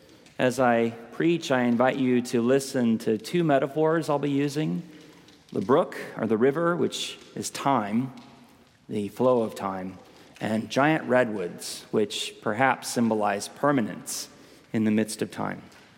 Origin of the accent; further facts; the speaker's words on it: California, United States; while I was in graduate school at a Lutheran church near my hometown in Northern California